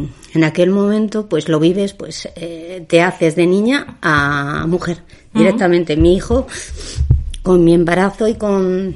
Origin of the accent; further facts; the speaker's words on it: Torrelaguna, Community of Madrid, Spain; Sí, en el hospital de La Paz, pero yo, donde me pregunten, yo nunca diré que soy de Madrid capital, diré que soy de Torrelaguna.